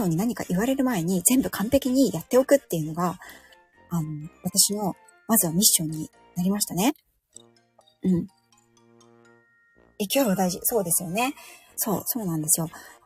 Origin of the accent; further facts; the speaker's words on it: Yokohama, Kanagawa, Japan; 親戚一同が同じ、まあ本当に近くの町内に住んでるっていうような五代目浜っ子なんですよね。